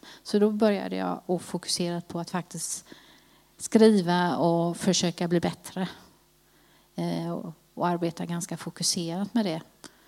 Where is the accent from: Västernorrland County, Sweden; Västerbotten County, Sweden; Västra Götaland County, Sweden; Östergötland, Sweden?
Västra Götaland County, Sweden; Pixbo; Jag är uppvuxen i Pixbo